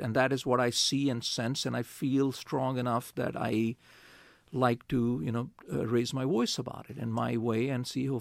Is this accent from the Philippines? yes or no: no; Pakistan; now in Baltimore, United States; And I told them very clearly that I'm a foreign student. I am carrying a Pakistani passport and a student visa.